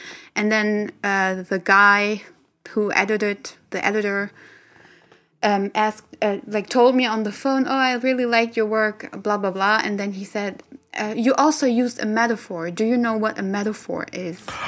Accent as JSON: {"language": "English", "country": "Germany", "tie": "born or raised there", "said": "me growing up in Germany"}